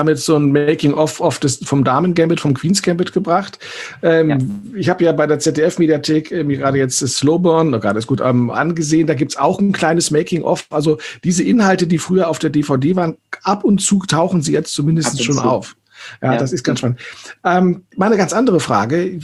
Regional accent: Berlin, Germany; Hat mich natürlich mit einem gewissen Stolz als Berliner erfüllt.

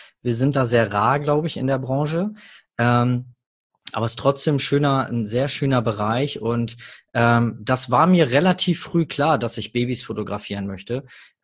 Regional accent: Hamburg, Germany; Du musst dir vorstellen, ich komme aus Hamburg

